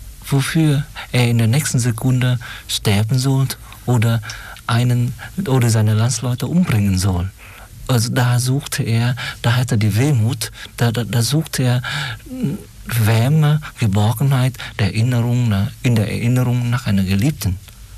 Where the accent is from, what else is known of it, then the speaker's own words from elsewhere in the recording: Saigon, Ho Chi Minh City, Vietnam; German is a second language; Und ich bin aber in Saigon aufgewachsen. Ich war damals schon ein Flüchtling vor dem Krieg.